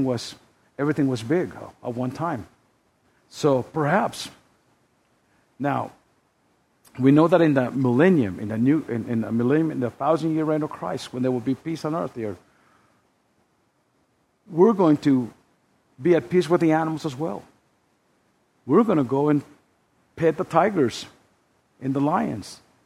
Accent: New Mexico, United States; Growing up in the New Mexico desert, we have a thing called horny toads.

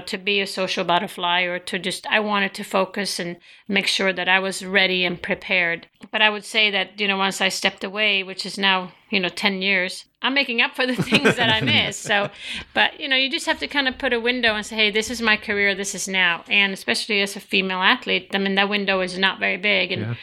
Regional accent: Sweden; growing up in Sweden, of course, we didn't have the technology that we have today

